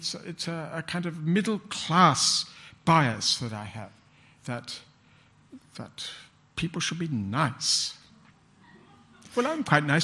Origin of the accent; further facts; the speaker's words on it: Lane Cove, New South Wales, Australia; I was brought up in Lane Cove. Lane Cove was, in 1940-something, was Christian.